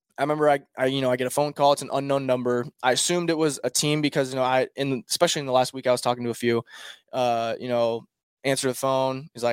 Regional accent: Nebraska, United States; But you know, Nebraska is different. You know, I'm from Nebraska.

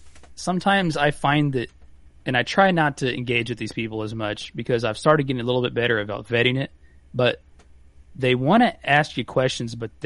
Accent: Pennsylvania, United States; now in Indiana, United States; I'm from Pennsylvania.

